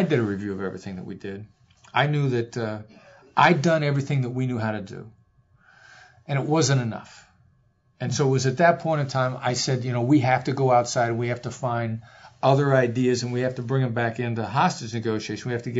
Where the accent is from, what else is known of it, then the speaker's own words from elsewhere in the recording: Iowa, United States; before I was an American, before I grew up in Iowa, before I was an Iowan, you know, before I was a Caucasian, Irish, German guy from Iowa